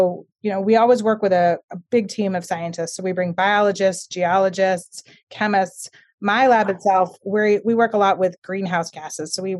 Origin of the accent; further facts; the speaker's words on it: Sarasota, Florida, United States; Well, I grew up in Florida. I grew up in a town called Sarasota, which is a beach town.